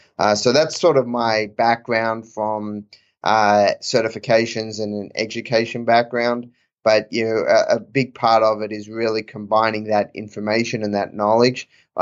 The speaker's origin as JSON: {"language": "English", "country": "Australia", "tie": "born or raised there", "lives_now": "United States", "said": "I grew up in Australia, played a few junior grand slams"}